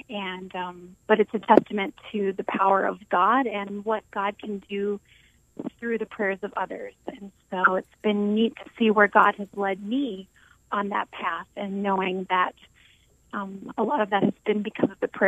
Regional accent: Minnesota, United States; now in Dallas, United States; I grew up on a farm in central Minnesota and now live in Dallas, Texas, but yeah, I still go back to the farm every once in a while.

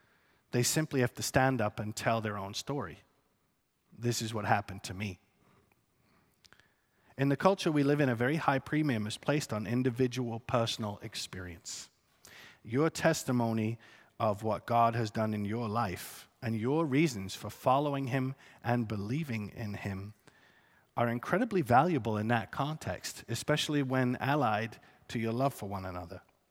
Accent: United Kingdom; born there; I could tell you firsthand, as a British-born person, the sun absolutely did set on the British Empire.

